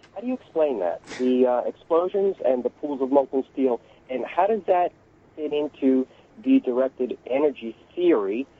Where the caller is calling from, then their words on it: New York, United States; I'm calling from Long Island